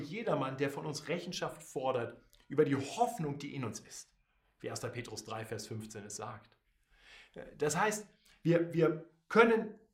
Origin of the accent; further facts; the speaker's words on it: Munich, Bavaria, Germany; Ich bin aus München